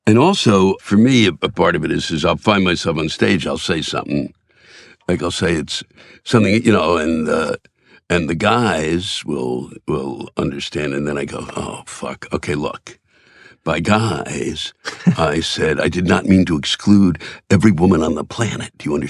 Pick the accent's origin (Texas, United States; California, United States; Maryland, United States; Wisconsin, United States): Maryland, United States; Silver Spring; also born or lived in Washington, D.C.; I'm from D.C.